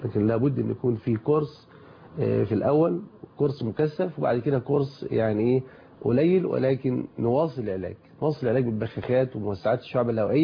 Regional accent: Egypt; وانا عاوز اقول للناس ان علاج الرب الشعبي في مصر او في يعني في عندنا في مصر

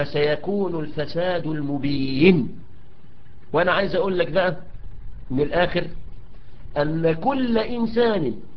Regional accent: Egypt; التفحيط ده كلمة خليجية نظيرها عندنا في مصر التخميس.

